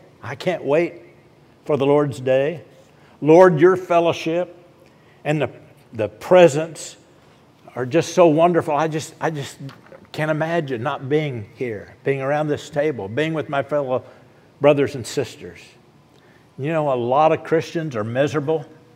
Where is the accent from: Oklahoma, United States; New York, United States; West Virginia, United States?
Oklahoma, United States; I grew up in Oklahoma, and country music's big in Oklahoma.